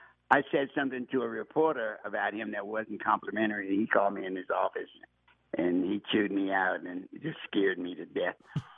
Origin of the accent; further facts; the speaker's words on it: Washington, District of Columbia, United States; When I was growing up in Washington, D.C., in the projects and out in Northeast on Kenilworth Avenue, we didn't even leave the projects.